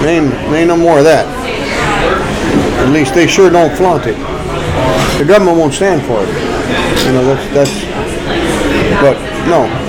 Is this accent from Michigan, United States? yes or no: no; Texas, United States; I was from Texas.